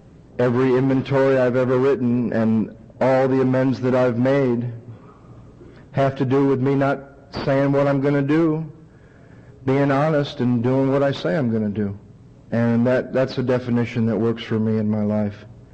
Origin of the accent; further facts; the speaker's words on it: Santa Monica, California, United States; I'm from Santa Monica, California. Very strange place.